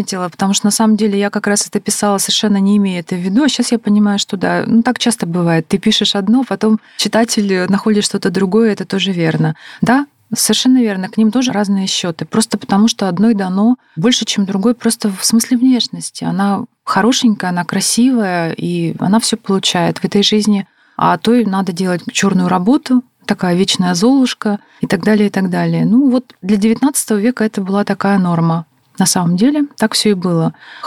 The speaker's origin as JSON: {"language": "Russian", "town": "Yekaterinburg", "region": "Sverdlovsk Oblast", "country": "Russia", "tie": "born or raised there", "said": "Мне очень хотелось, чтобы было много Свердловска, моего родного города, именно Свердловска, потому что это тоже совсем другой город, не Екатеринбург."}